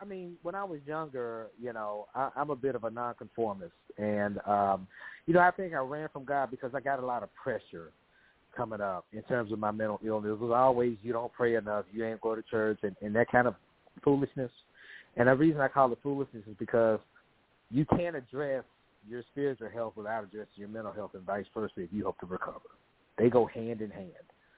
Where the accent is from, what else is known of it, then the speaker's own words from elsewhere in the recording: Memphis, Tennessee, United States; moved away as an adult; now in Dallas, United States; I'm based out of the DFW, out of the Dallas area. I'm originally from Memphis. I lived there the first 30 years of my life, and even though I live in Texas, I'm still very involved with things in Memphis